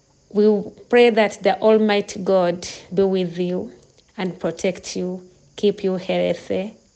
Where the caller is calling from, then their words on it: Uganda; Dear Joseph and the entire staff of ELCO, greetings from Uganda.